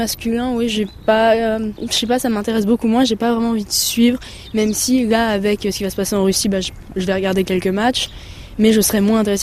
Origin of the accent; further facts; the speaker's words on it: Brittany, France; je suis bretonne, donc ça nous fait un point commun.